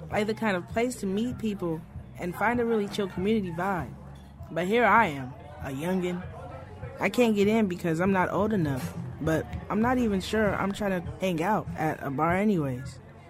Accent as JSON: {"language": "English", "region": "California", "country": "United States", "tie": "born or raised there", "said": "As a young queer, growing up in the Bay Area of California, the perception is that it's super accepting"}